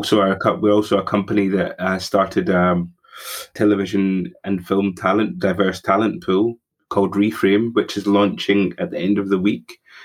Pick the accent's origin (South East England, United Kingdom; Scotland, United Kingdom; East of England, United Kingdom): Scotland, United Kingdom; growing up in Scotland, I did receive racism, and, you know, there was a lack of identity on my part.